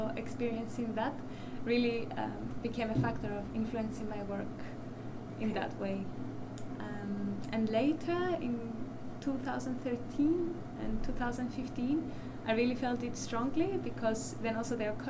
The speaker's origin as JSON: {"language": "English", "country": "Cyprus", "tie": "born or raised there", "said": "it's a very good point that you brought up, that I'm from Cyprus."}